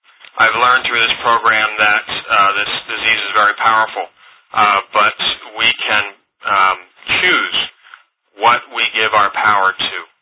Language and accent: English; New Jersey, United States; now in Mantua, United States; I'm from South Jersey Inner Group, and I live in Mantua, New Jersey.